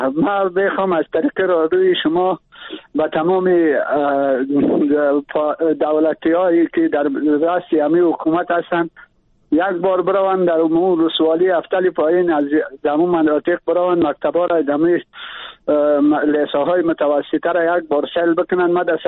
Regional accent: Badakhshan, Afghanistan; من اصلی از ولایت بدخشان هستم،

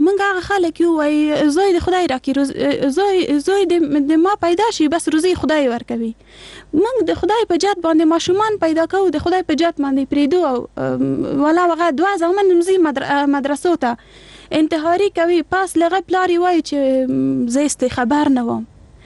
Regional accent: Afghanistan

